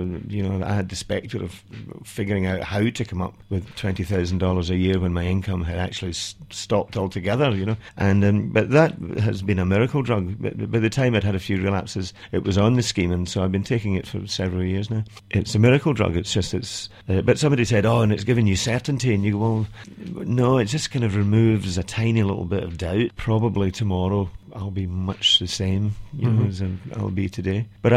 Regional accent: Scotland, United Kingdom; I'm Scottish, and I live in a strange place called Curl. It's spelled with a K, two R's and two L's

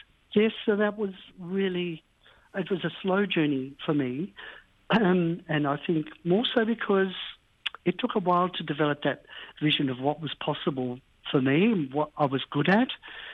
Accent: Tasmania, Australia; I grew up in Tasmania and I went to the conservatorium down in Tasmania when I got out of high school

